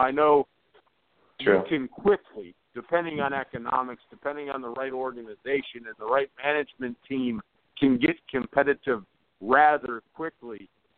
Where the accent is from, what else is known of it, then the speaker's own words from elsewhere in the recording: Wisconsin, United States; a.k.a. for my home state, the Milwaukee Braves, when they moved.